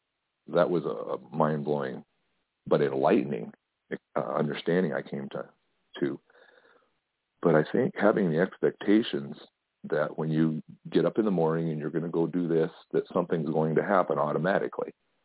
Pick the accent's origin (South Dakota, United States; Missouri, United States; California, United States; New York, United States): South Dakota, United States; born there; I was born right near Mount Rushmore, and my father used to give tours every summer there, and I used to ride along.